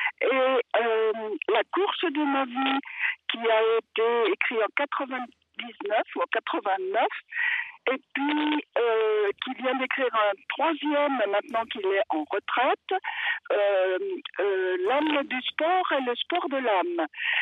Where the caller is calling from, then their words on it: Chambéry, Auvergne-Rhône-Alpes, France; Je suis de Chambéry, des alentours de Chambéry. Mais on a été pendant longtemps à Aix-les-Bains.